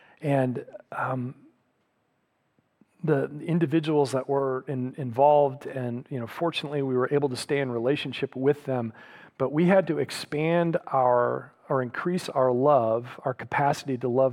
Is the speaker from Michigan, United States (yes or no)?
yes; Michigan, United States; now in Oklahoma, United States; See, we don't have them here in Oklahoma, but where I grew up in Michigan, we all had basements.